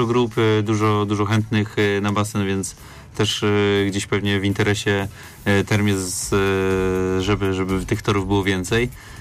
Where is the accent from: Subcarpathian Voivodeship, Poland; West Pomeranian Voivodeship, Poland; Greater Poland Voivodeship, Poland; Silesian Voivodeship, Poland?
Greater Poland Voivodeship, Poland; Poznań; ja pochodzę z Poznania